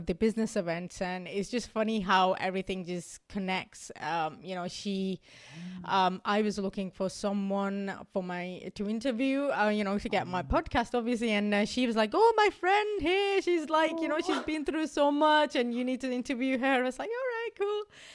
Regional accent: Pakistan; born there; moved away; we didn't have much in Pakistan, and I was born in Pakistan, so my dad moved here, and then we joined my dad

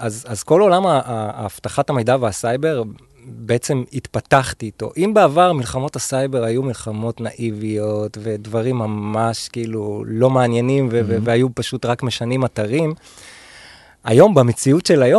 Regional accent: Rishon LeZion, Central District, Israel; אני בן 43, גדלתי בראשון לציון, ילדות נורמלית ורגילה

